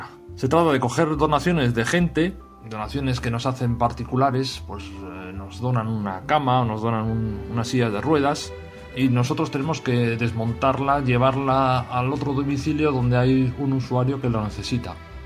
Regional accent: Getxo, Basque Country, Spain; moved away as an adult; now in Valencia, Spain; tengo 54 años. Vengo de Guecho, Vizcaya, y hace ya 22 años que vivo en Valencia. Y me vine aquí por motivos de trabajo.

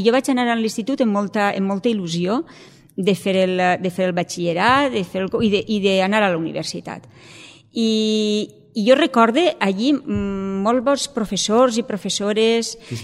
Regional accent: Oliva, Valencian Community, Spain; born there; vaig nàixer a Oliva, un poble de la Safor

